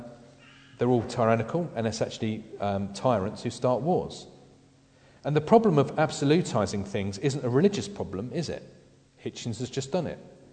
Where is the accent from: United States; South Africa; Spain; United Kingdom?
United Kingdom; England; we know as English people that the worst thing in the world is to take anything seriously.